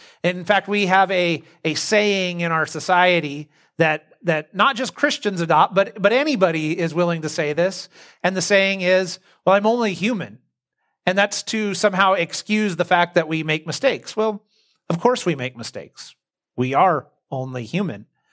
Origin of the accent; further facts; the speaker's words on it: California, United States; discouraging to me as a Californian who likes to go outside in the winter